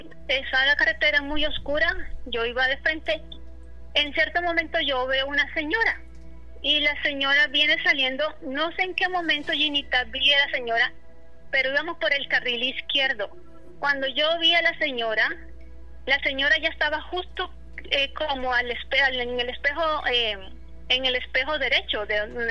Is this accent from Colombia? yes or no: yes; Caribbean coast, Colombia; also born or lived in Bogotá; yo soy de Colombia. Para ese tiempo yo vivía en Bogotá, Colombia. Esto queda hacia el interior del país, pero yo soy originaria del norte de Colombia, de la costa.